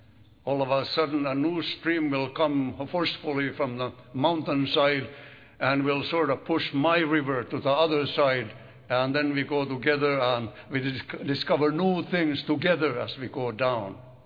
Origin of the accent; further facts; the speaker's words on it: Finland; first language Finnish; English is a second language; I have my native language in Finnish, and I enjoy reading in Finnish, comparing English and Finnish